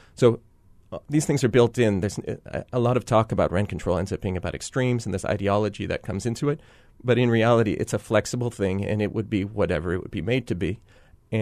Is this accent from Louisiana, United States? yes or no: no; Santa Monica, California, United States; Where I grew up in Santa Monica, where there was rent control